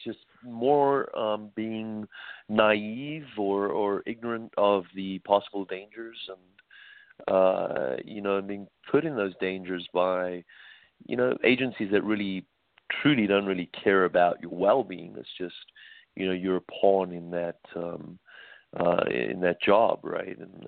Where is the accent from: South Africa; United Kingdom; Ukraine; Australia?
South Africa; Yeah, I grew up in South Africa, and my first foray into the security business was straight out of college in the government intelligence sector